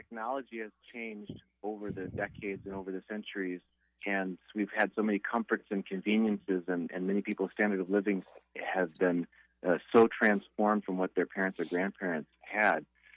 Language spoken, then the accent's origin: English; Minnesota, United States; In fact, where we grew up in Minnesota, most people could also have a lake cottage that they could go to.